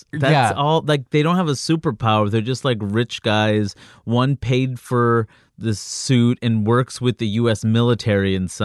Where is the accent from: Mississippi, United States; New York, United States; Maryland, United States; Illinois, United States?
New York, United States; Queens; I grew up throughout Queens. I grew up in Jackson.